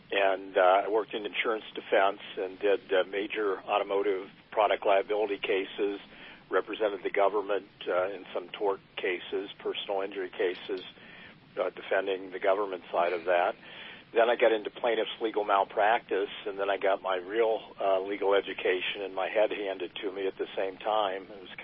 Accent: Sarasota, Florida, United States; I grew up in Sarasota, Florida. Went into the United States Air Force.

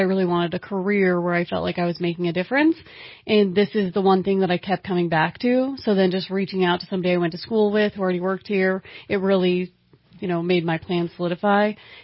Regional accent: Vermont, United States; born there; also born or lived in New York / California; technically we lived in California before that, but I was born in Vermont and lived in New York

